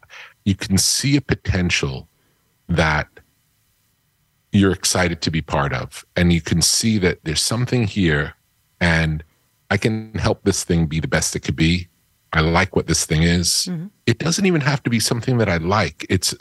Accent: New York, United States; I had kind of a very lucky upbringing in that I was brought up an hour outside of Manhattan on the beach. So I got to experience nature from a young age.

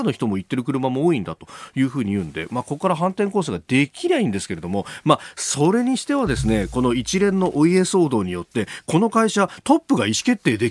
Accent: Yokosuka, Kanagawa, Japan; 私は神奈川県出身なんでもう日産王国の中で育ってですね、しかも横須賀っていうとおっぱまに大工場があってもうそこに見学に行くっていうのが子供の頃の、まあ、年中行事みたいなもんだったんで、

